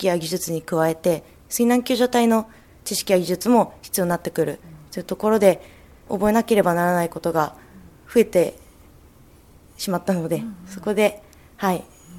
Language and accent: Japanese; Hiroshima, Japan; もともとは私広島県出身なんですが、